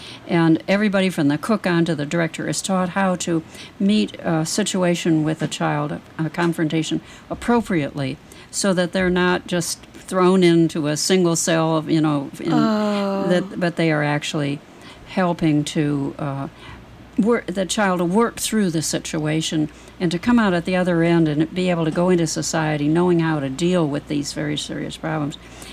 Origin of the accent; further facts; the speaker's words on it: California, United States; I come from Orange County, where we always have a real valued attitude towards what we're doing